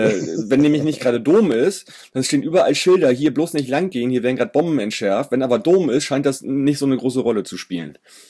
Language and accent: German; Hamburg, Germany; wenn ich als Hamburger nach Aue fahre